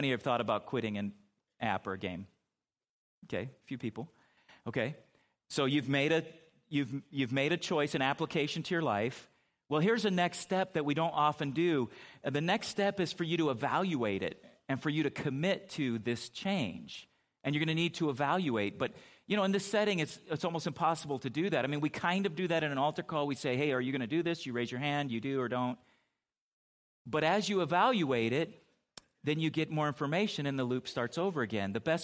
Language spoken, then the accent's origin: English; San Diego, California, United States; And you know, growing up by San Diego, you know, you pick up a lot of, I mean, my accent's better than what I even know in Spanish.